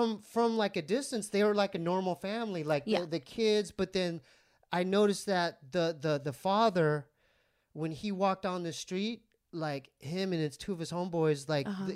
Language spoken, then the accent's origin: English; San Diego, California, United States; also born or lived in Arizona; now in Los Angeles, United States; because I'm not from Los Angeles, but when I moved here from, because I'm from San Diego, lived in Arizona, graduated, and my brother was out in Silver Lake, I noticed a huge cultural, I had to wake up real quick.